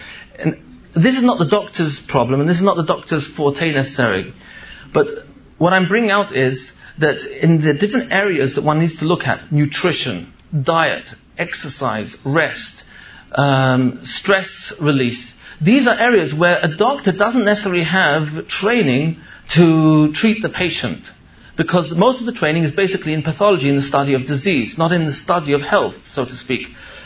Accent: England, United Kingdom; now in United States; I remember coming from England that the family doctor was someone who you called with an ai

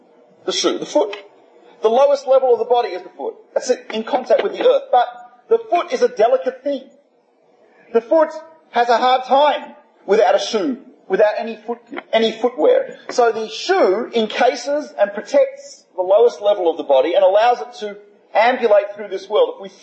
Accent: Australia; I'm from Australia, so south of the Mason-Dixon line.

